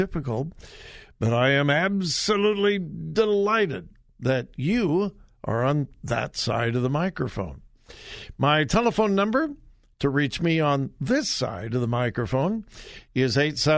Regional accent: California, United States; my home state of California

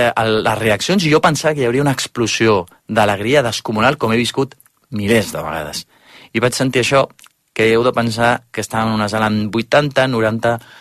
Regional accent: Barcelona, Catalonia, Spain; Quan jo dic que sóc de Barcelona

